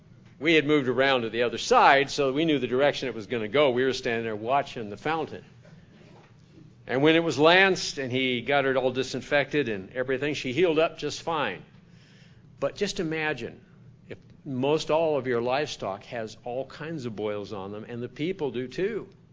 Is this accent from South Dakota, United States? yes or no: yes; South Dakota, United States; We happened to lived in a hail belt where we grew up in South Dakota.